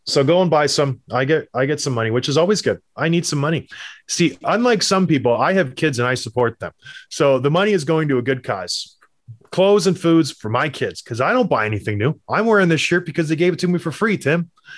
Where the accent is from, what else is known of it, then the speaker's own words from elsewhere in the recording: Canada; And I'm from Canada.